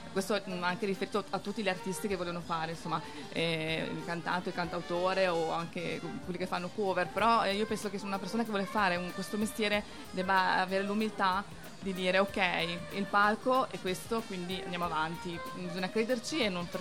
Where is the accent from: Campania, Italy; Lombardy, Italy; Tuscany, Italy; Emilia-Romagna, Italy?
Emilia-Romagna, Italy; Correggio; Sì, da Correggio.